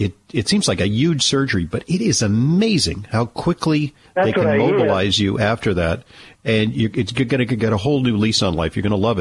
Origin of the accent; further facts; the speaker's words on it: Manhattan, New York, United States; let's talk first to Michael, who was calling from Manhattan, my hometown.